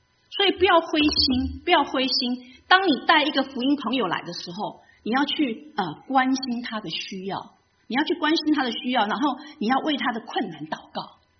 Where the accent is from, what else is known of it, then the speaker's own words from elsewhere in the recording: Taiwan; 因为我们台湾人本来就是基督教不是我们的最主要的信仰